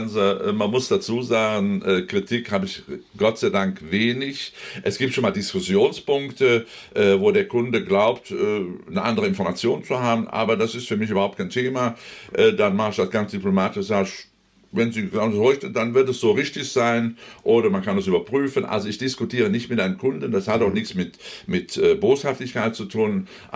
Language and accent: German; Rhineland, Germany; accent: Rhenish; Sagen auch deutlich, das ist unsere Muttersprache, so sagen wir im Rheinland.